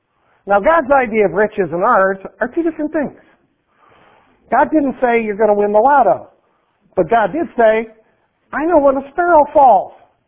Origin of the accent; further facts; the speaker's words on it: Wyoming, United States; accent: Wyoming; He has a hard time understanding my Wyoming accent, and I have a devil of a time understanding his Indian accent.